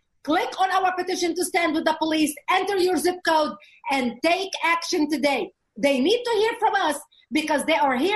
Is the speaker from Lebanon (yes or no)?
yes; Lebanon; moved away; I come from a country where I know what happens. I was born and raised in Lebanon